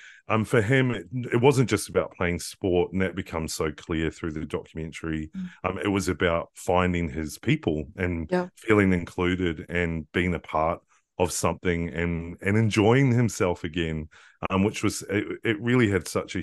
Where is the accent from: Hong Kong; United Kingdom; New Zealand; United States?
New Zealand; And I'm a Kiwi originally, and I grew up, you know, with rugby